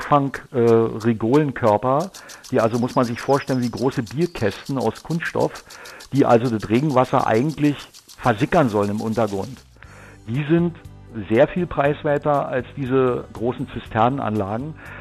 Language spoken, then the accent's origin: German; Brandenburg, Germany; Wir sind ja als Brandenburger immer schon einfallsreich gewesen